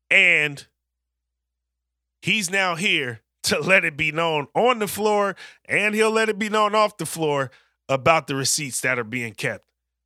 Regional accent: California, United States; who, you know, I grew up around being in the Bay Area.

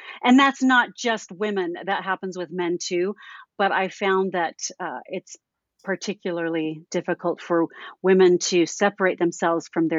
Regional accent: Los Angeles, California, United States; I grew up in Studio City area in the San Fernando Valley.

